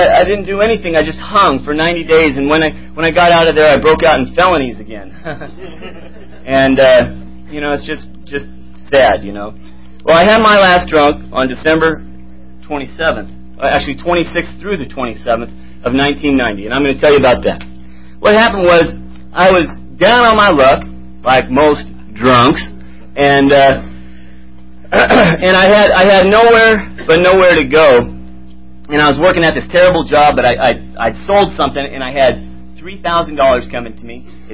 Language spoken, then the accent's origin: English; Saratoga, United States; I grew up in Saratoga, and here I am in East Pittsburgh trying to explain myself